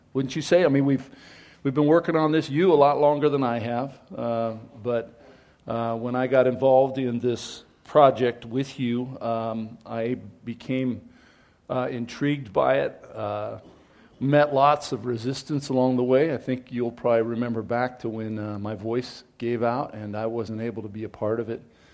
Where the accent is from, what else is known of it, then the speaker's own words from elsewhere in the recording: Ireland; You know, I came from Ireland, and my family used to call me...